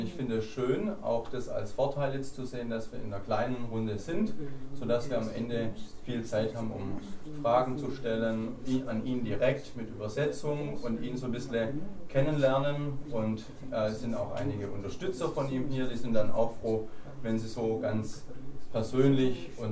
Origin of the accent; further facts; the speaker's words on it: Schöneiche, Brandenburg, Germany; ich komme aus Schöneich, ich bin verheiratet, habe drei Kinder